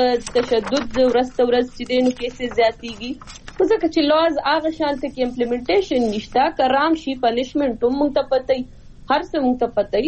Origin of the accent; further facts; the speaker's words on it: Swat, Khyber Pakhtunkhwa, Pakistan; زه خپل چونکې د سوات نه یم نو زه خپل علاقې اول نه فیمیل یم